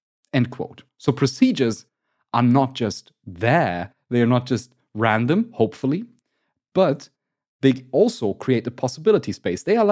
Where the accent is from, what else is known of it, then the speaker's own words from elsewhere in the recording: Germany; I'm from Germany.